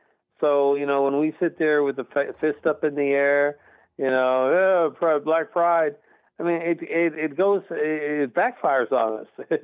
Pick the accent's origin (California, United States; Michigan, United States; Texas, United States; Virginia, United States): Texas, United States; Garland; accent: German; also born or lived in Germany; growing up in South Garland, Texas